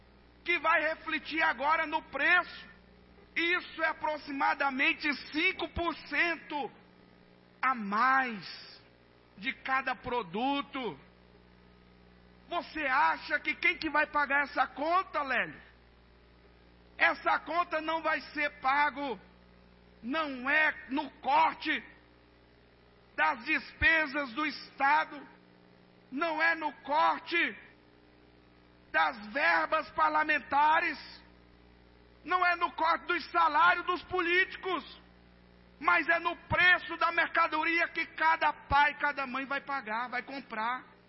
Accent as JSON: {"language": "Portuguese", "town": "Anápolis", "region": "Goiás", "country": "Brazil", "said": "Somos nós brasileiros. Somos nós goianos, anapolinos"}